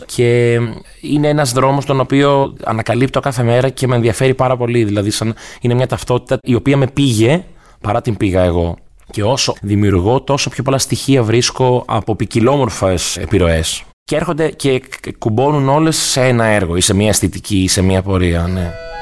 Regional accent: Volos, Thessaly, Greece; moved away as an adult; now in London, United Kingdom; Γεννήθηκα στο Βόλο, μεγάλωσα εκεί, οπότε οι επιρροές μου ξεκινάνε από την επαρχία. Και στη συνέχεια, μετά το μουσικό σχολείο, πήγα στο Λονδίνο το 2005. Οπότε είμαι 19 χρόνια, ζω εκτός Ελλάδος

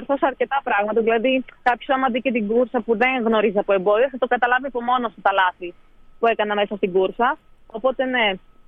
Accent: Kavala, Eastern Macedonia and Thrace, Greece; Είμαι από την Καβάλα καταγωγή.

